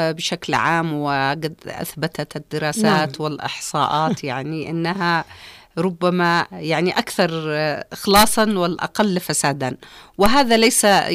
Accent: Yemen; ونحن كيمنيين شعب حضارة

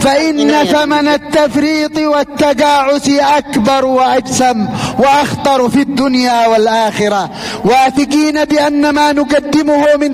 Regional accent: Yemen; نحن كشعب يمني مؤمن مجاهد

